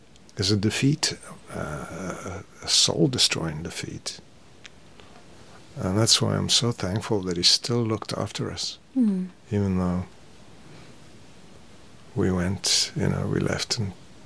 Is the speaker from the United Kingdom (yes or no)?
no; Italy; But when I grew up in Italy as a child, you weren't even allowed to divorce.